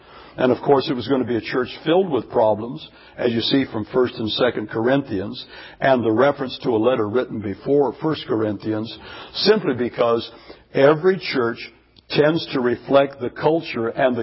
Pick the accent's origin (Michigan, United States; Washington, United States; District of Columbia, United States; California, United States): California, United States; Well, I came from California. And in California, we had a trustee once in a while who might smoke.